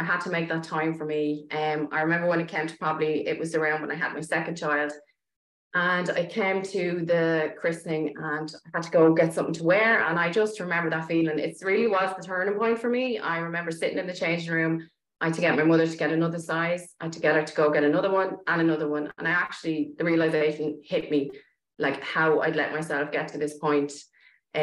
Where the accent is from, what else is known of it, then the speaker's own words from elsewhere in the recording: Dublin, Leinster, Ireland; I'm originally from Dublin, and I'm living here for, she's coming on 25 years now. So more of, this is more my home really than Dublin was.